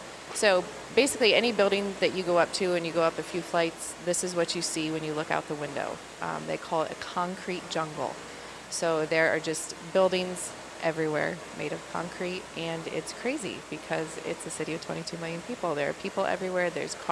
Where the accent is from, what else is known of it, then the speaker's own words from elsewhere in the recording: New Jersey, United States; me especially, because I am from New Jersey, okay? And everything is very fast-paced, right?